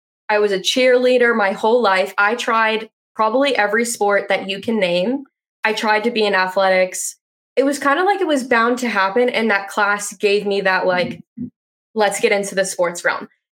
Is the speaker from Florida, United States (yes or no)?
yes; St. Petersburg, Florida, United States; Like, I grew up in St. Pete, Tampa Bay. And I was like, it's too close to home for me.